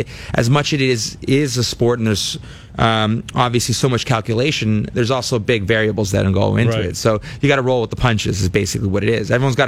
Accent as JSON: {"language": "English", "town": "Ottawa", "region": "Ontario", "country": "Canada", "tie": "born or raised there", "said": "It definitely helps to have the hometown crowd on your side."}